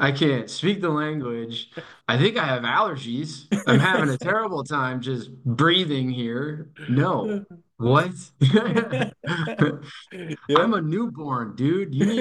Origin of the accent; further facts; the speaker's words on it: United States; as an American who's like used to pumping out projects in a week or two